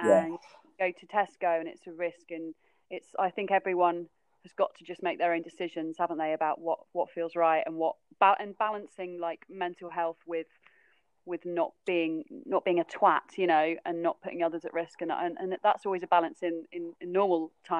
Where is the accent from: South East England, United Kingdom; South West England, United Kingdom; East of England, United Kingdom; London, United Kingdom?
South West England, United Kingdom; I'd always been into swimming growing up in Cornwall and stuff